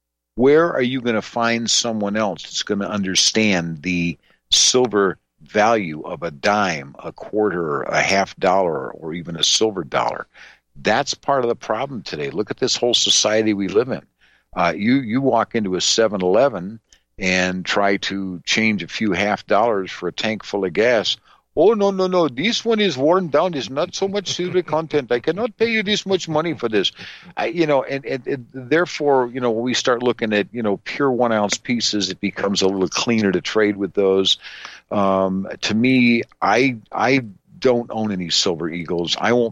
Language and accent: English; Wisconsin, United States; When we were growing up, I mean, I remember growing up in Wisconsin, which is where my grandfather and I would go to this bank.